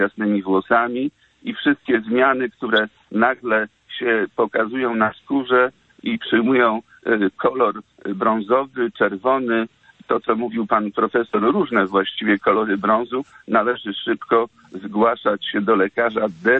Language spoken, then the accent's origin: Polish; Sopot, Pomeranian Voivodeship, Poland; ja jestem z Sopotu, mieszkam w Sopocie